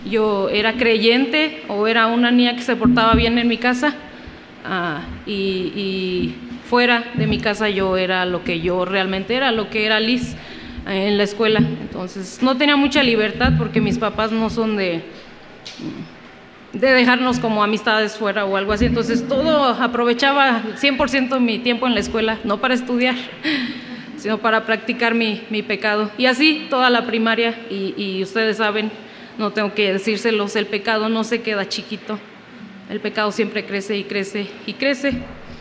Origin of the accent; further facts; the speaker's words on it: Irapuato, Guanajuato, Mexico; Y nosotros somos de Irapuato